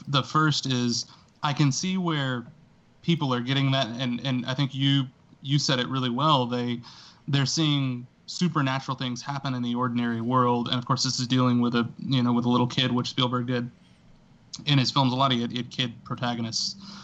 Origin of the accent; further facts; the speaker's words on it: Texas, United States; I'm from Texas. So just being in that location, understanding some of that culture, it means a lot to me.